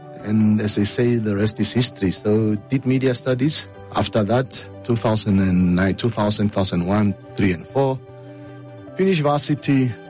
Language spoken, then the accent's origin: English; Walvis Bay, Erongo, Namibia; You don't know. I'm from Wolfish Bay.